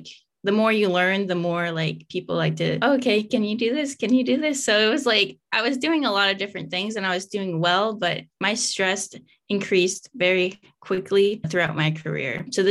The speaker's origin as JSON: {"language": "English", "region": "Nebraska", "country": "United States", "also_born_or_lived": "Virginia / California", "said": "So I am originally from Nebraska. I served about 7 years in the Navy."}